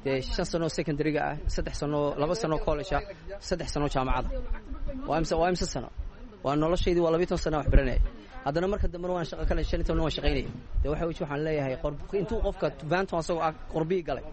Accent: Djibouti; now in London, United Kingdom; Anu imika 8 sano waxaan joogaa London, Jabuuti aan ku koray, ku dhashay

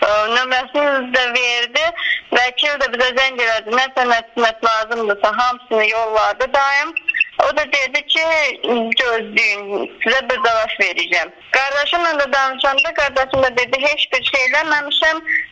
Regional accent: Moscow, Russia; moved away; Belə yaxşıdır, düzdür, Moskvada böyümüşük, Moskvada oxumuşuq. Amma 8 ildir ki, burada yaşayırıq.

